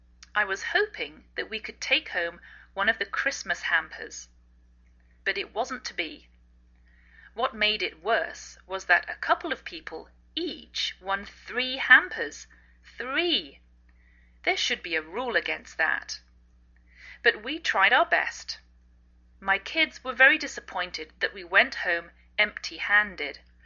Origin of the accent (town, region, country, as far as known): England, United Kingdom; now in United States